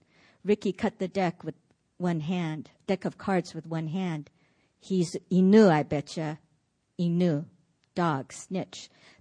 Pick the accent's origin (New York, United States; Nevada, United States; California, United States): California, United States; Los Angeles; And also, I am from Los Angeles, and that is like the home of noir fiction.